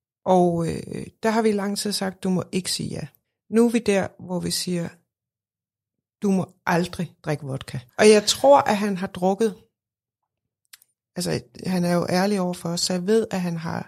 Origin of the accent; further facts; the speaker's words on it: Odense, Region of Southern Denmark, Denmark; jeg er 45, jeg kommer fra Odense. Jeg gik på en lille privatskole, en lille katolsk privatskole